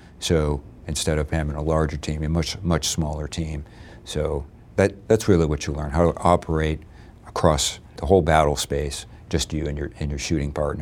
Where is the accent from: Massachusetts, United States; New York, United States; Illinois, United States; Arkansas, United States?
Massachusetts, United States; Northampton; I'm from Northampton, Massachusetts, mm-hmm. so Western Massachusetts. So as you can imagine, there wasn't a big presence of military there.